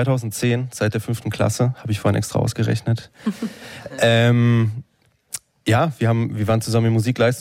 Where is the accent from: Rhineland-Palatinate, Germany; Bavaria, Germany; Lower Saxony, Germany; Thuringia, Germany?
Rhineland-Palatinate, Germany; Hauenstein; Wir kommen ursprünglich aus Rheinland-Pfalz im Pfälzerwald. So ein kleines Kaff eigentlich.